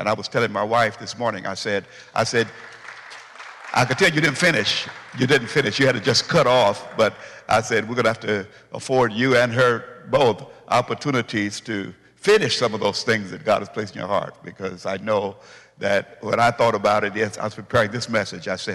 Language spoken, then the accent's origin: English; Illinois, United States; I read a book just the other day concerning my hometown, or the area that I grew up in, close to East St. Louis